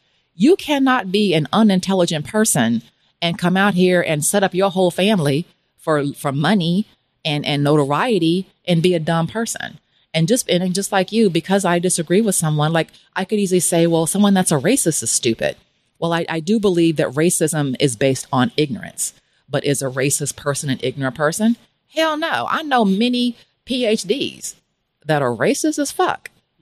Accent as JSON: {"language": "English", "town": "Beverly Hills", "region": "California", "country": "United States", "tie": "born or raised there", "also_born_or_lived": "Kansas City, Missouri", "said": "Before, I lived in Beverly Hills for 15 years. And I'm from Kansas City, Missouri. That's where I was born. But Beverly Hills is really where I say that I'm from, because that's where my formative life happened."}